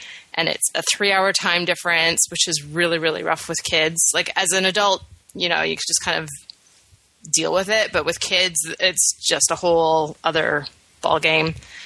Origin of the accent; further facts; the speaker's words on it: Canada; accent: Canadian; decided we needed to go home and see home and be home for a while. So that will totally bring back my Canadian accent.